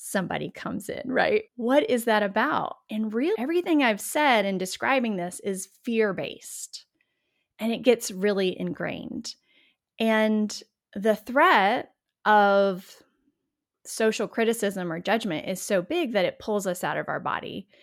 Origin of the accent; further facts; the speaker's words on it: the South, United States; I'm from the Southern United States. I call myself a recovering Southern Belle.